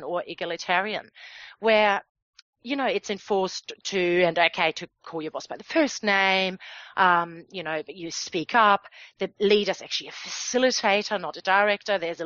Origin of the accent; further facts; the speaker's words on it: Germany; English is a second language; it's not so much in my home country, Germany.